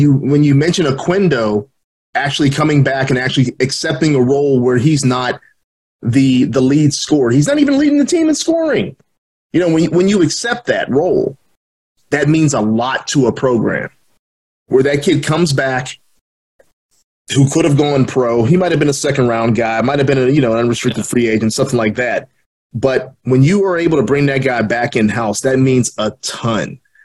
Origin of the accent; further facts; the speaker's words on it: Pittsburgh, Pennsylvania, United States; obviously people who've listened to the show long enough know that I'm from Pittsburgh.